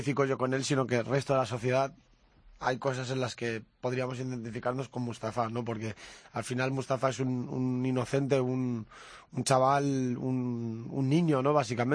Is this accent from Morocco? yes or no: yes; Morocco; yo con Mustafa tengo en común la nacionalidad, que soy marroquí como él.